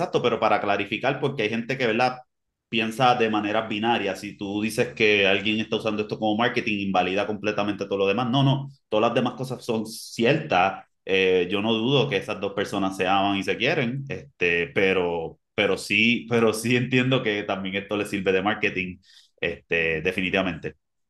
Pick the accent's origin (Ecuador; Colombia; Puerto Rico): Puerto Rico; el puertorriqueño, y me exotifican inmediatamente por mi acento.